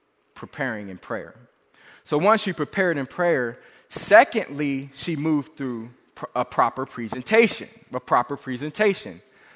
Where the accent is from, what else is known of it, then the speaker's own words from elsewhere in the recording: San Bernardino, California, United States; but I'm from San Bernardino, so I'm hitting people with my Bibles.